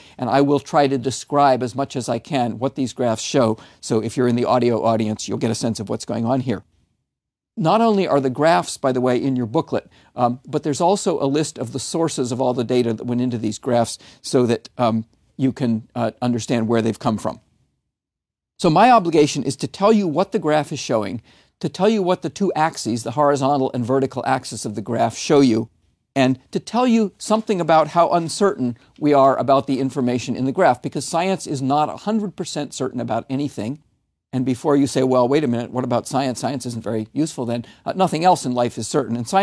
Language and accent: English; Vermont, United States; And I'll also point out that the last few months in my home state of Vermont have been abnormally warm, remarkably warm.